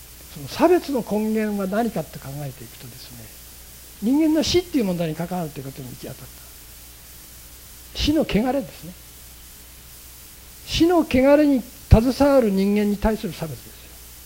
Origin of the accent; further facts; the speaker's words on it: Iwate, Japan; also born or lived in Tokyo; now in Kyoto, Japan; 私は岩手県の出身でですね、未開放部落の問題はほとんど子供の頃から感じたことはなかった。だから20年前東京からこの京都に移り住み、その過程で奈良でも3年間過ぎました。